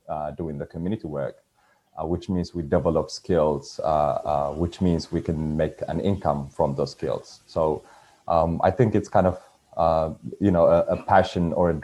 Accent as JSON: {"language": "English", "country": "Eritrea", "second_language": "English", "moved": "yes", "lives_now": "Australia", "said": "I am from Eritrea. I came to Australia almost 5 years ago. And I am currently staying here as a permanent resident refugee."}